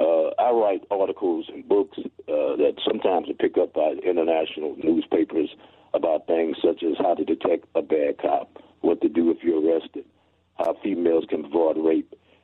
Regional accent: New Orleans, Louisiana, United States; I grew up in a little area called Holly Grove. It's a little area of town in New Orleans.

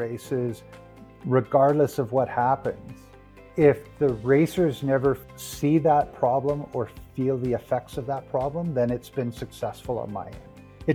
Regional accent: British Columbia, Canada; moved away as an adult; now in Calgary, Canada; Currently, I'm in Calgary, but I grew up out on Vancouver Island. So spent my youth out there and into the, I guess, into my 20s

